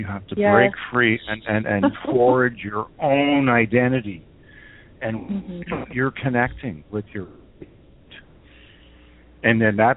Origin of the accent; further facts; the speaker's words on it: Canada; I'm from Canada, so we have beaver as our major people.